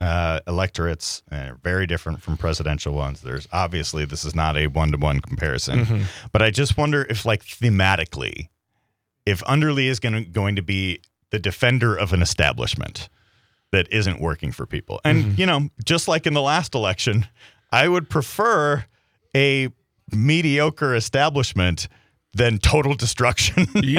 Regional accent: Wisconsin, United States; born or raised there

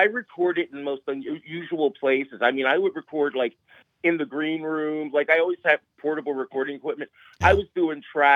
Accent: New Jersey, United States; I'm from New Jersey. I tell people I'm from New Jersey. You probably can't tell.

